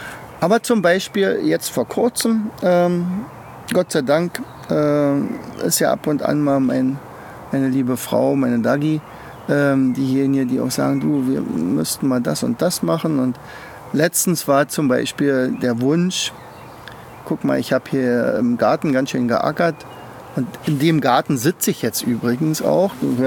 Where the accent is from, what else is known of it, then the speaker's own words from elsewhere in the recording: East Germany, Germany; also ich komme ja aus der DDR und Wir hatten ja den Wehrdienst